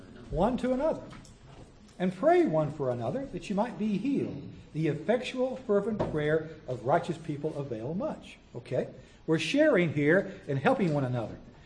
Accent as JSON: {"language": "English", "region": "the South", "country": "United States", "said": "Now, I'm a Southerner. I've been in the South more than I've been in the North."}